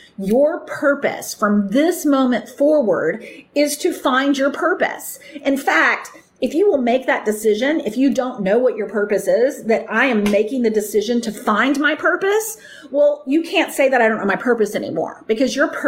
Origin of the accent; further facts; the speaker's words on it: United States; I mean, I grew up in America. I grew up in this idea of the American dream.